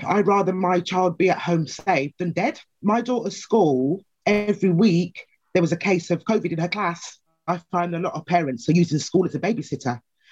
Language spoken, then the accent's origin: English; Wolverhampton, West Midlands, United Kingdom; from Wolverhampton